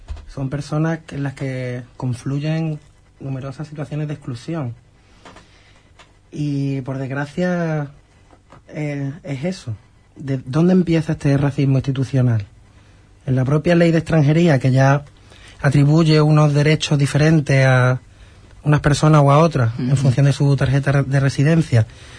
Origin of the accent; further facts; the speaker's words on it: Huelva, Andalusia, Spain; creo que como sociedad onubense, como sociedad española